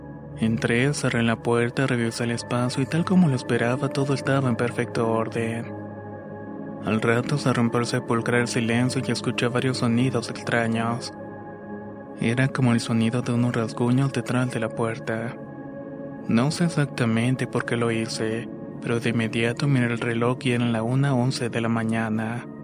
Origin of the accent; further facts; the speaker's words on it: Loja, Ecuador; Por mi edad, cuando era el año 2017, me alisté para prestar el servicio militar en mi país, Ecuador, específicamente en la ciudad de Loja.